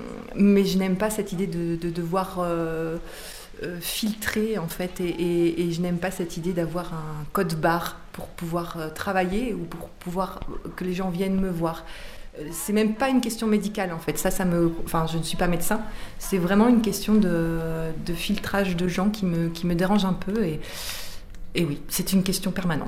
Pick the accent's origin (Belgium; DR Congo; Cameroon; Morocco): Belgium; moved away as an adult; now in France; moi, je viens de Belgique. Donc, je suis arrivée en France 4 jours avant le premier confinement, en mars 2020.